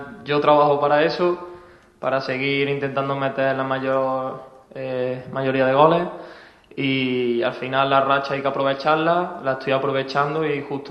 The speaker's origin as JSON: {"language": "Spanish", "town": "Málaga", "region": "Andalusia", "country": "Spain", "said": "podemos celebrar como buenos malagueños y malaguistas, que somos la mayoría."}